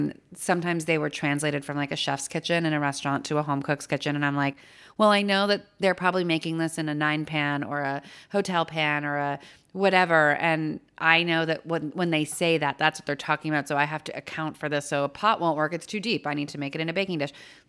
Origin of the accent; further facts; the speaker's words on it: California, United States; moved away as an adult; now in New York, United States; I grew up in California. I worked in LA. I worked in San Francisco. I was 24. I was like, I'm going to move to New York for 3 months